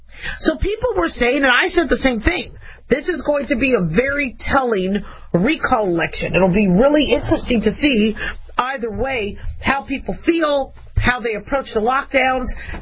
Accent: California, United States; born there; I'm from California. I was born there. I never lived there during Gavin Newsom's rule, but I have family there.

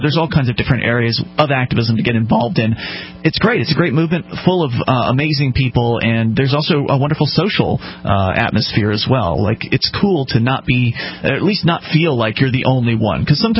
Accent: Florida, United States; moved away as an adult; now in New Hampshire, United States; I moved to New Hampshire from Florida, which is where I was born and raised. I spent 26 years of my life in Florida, and I made the move all the way across the country up here to New Hampshire

